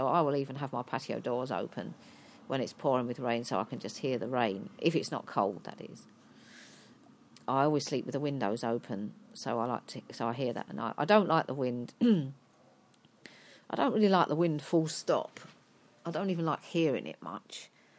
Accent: United Kingdom; we're too British

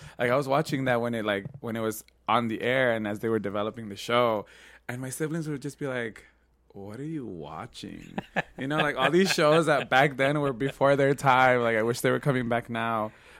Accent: Los Angeles, California, United States; So, yeah, so that's a little bit about me growing up in Boyle Heights. It's genuinely one of the only community that felt like home. So when my mom moved away, I decided to stay here in Boyle Heights and been here ever since.

